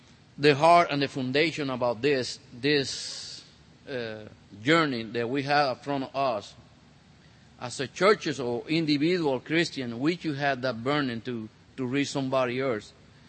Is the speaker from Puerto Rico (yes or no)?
yes; Puerto Rico; now in Tulsa, United States; I'm originally from Puerto Rico, here in Tulsa about 19 years, and 15 years walking with the Lord for His glory.